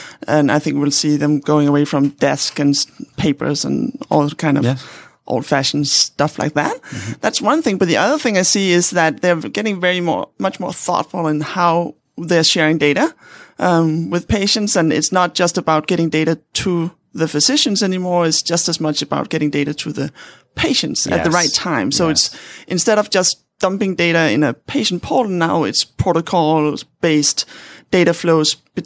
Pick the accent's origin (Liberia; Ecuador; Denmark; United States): Denmark; English is a second language; I'm a physician from Denmark